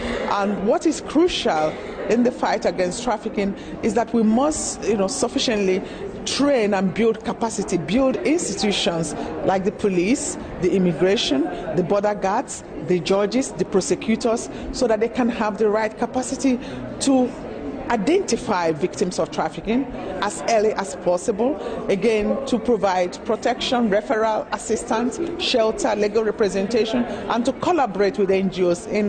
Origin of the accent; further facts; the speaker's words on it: Nigeria; I'm a Nigerian